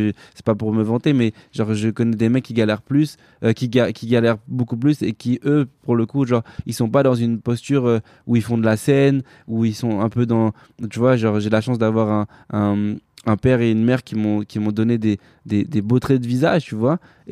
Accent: France; born there; parce que moi je suis né en France, je suis français avant tout.

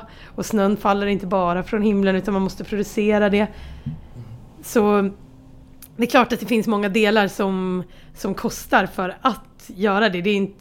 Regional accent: Dalarna County, Sweden; jag växte upp nära Kungsberget som ändå har ett gäng backar

